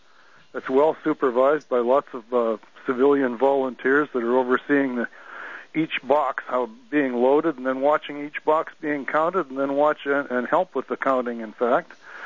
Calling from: British Columbia, Canada; I'm calling from British Columbia.

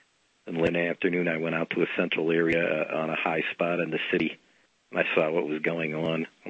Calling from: Chicago, Illinois, United States; Hey, Alan, I'm calling from Chicago.

